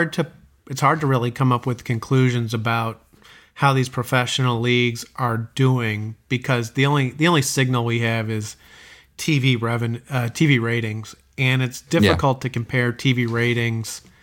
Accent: Chicago, Illinois, United States; now in Atlanta, United States; And where I grew up in Chicago, let's be real. I'm an Illini guy

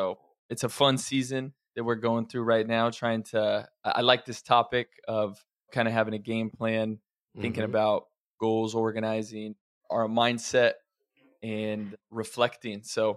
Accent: Oregon, United States; also born or lived in Idaho; I mean, I grew up, a lot of my childhood was in Oregon and Idaho

